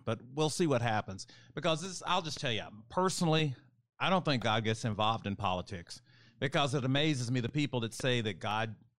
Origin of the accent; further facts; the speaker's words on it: Texas, United States; the state of Texas, my home state, has yet to expand Medicaid